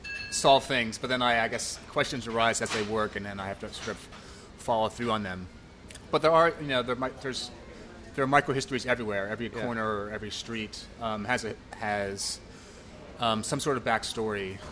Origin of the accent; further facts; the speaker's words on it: New York City, New York, United States; I grew up in Manhattan, and something inside me said, well, I should try somewhere else to see if I can do it. I don't want to sort of wake up at 50 having only lived in New York.